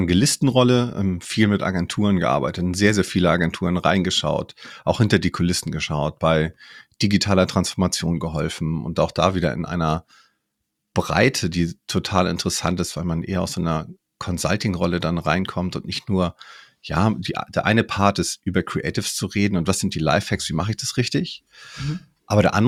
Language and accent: German; Kiel, Schleswig-Holstein, Germany; moved away as an adult; now in Munich, Germany; ich komme ursprünglich aus Kiel, bin nach München gezogen für den Job, das Praktikum.